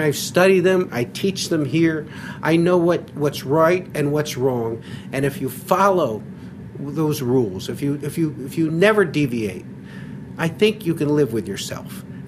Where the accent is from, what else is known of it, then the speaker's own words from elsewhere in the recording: Philadelphia, Pennsylvania, United States; And I'm from Philadelphia, where everybody rips everything.